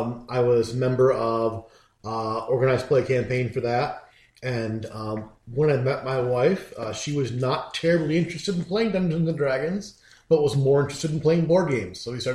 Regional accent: Flint, Michigan, United States; now in Troy, United States; Flint, Michigan.

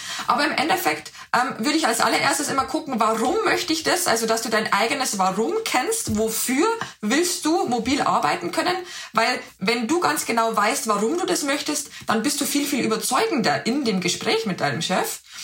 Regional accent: Bavaria, Germany; now in Berlin, Germany; Und ich komme nicht ursprünglich aus Berlin, sondern aus der Nähe von Passau

